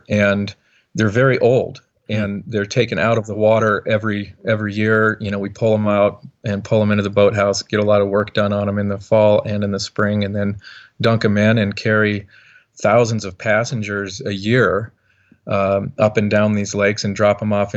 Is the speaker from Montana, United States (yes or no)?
yes; Montana, United States; because growing up in Montana, obviously not the biggest boat building community, but strangely, I grew up in the boat community.